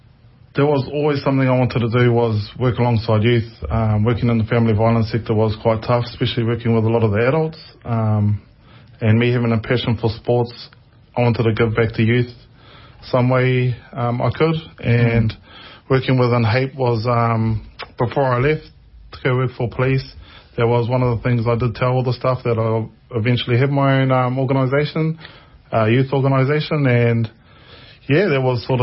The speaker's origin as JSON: {"language": "English", "town": "Hamilton", "region": "Waikato", "country": "New Zealand", "tie": "born or raised there", "also_born_or_lived": "Australia", "said": "I grew up in Hamilton. Done all my schooling in Hamilton, Glenview Primary, Melbourne Intermediate, then Hamilton Boys High."}